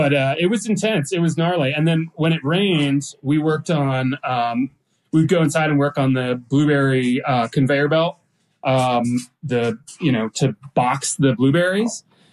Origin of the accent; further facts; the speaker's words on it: Atlanta, Georgia, United States; also born or lived in North Carolina; I'm from Atlanta, and North Carolina. So I spent I grew up in both North Carolina and Georgia. So I'm a Southerner through and through.